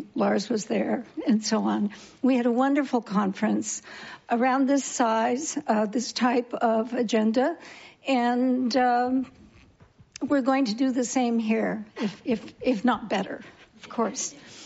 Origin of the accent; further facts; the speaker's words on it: Connecticut, United States; And I'm from Connecticut, so that's not as far either.